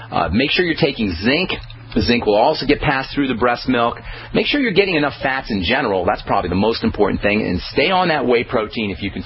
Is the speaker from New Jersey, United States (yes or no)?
yes; Trenton, New Jersey, United States; Well, I'm from Trenton, so no apologies necessary to me.